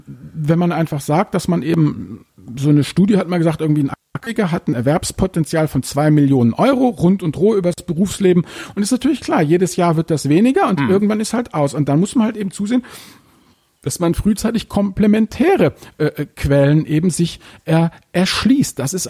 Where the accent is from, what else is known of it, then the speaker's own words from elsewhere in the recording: Hamburg, Germany; ich muss jetzt hier mal als Hamburger doch mal hier ein maritimes Beispiel bringen.